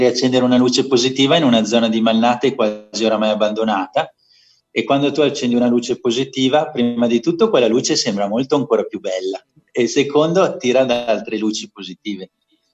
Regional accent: Milan, Lombardy, Italy; anche se io oramai mi sento di qua, però effettivamente sono milanese, metà modenese

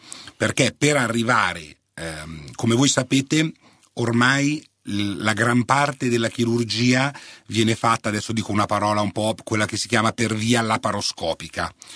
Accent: Milan, Lombardy, Italy; Io sono un milanese, vengo da Milano, ho studiato e vissuto sempre a Milano, vivo a Milano

